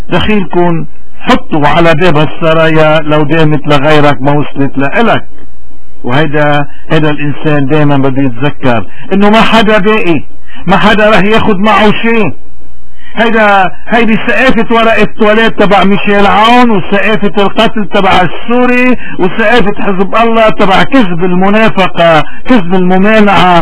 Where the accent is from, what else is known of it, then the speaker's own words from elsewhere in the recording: Lebanon; نحن كلبنانيين ومرة تانية وثالثة ورابعة لأي مذهب انتمينا